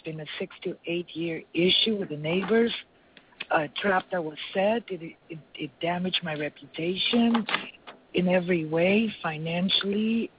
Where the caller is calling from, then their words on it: Miami, Florida, United States; I'm in Florida, in Miami.